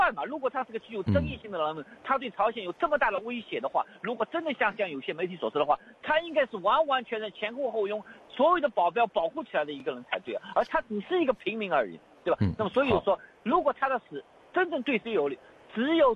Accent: China; now in Australia; 就我们从大陆出来的人啊

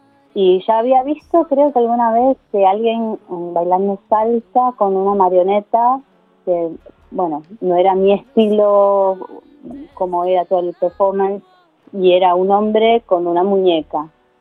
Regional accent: Patagonia, Argentina; born there; Bueno, nací en la Patagonia de Argentina, en una ciudad bastante chiquita donde no había muchas cosas para hacer.

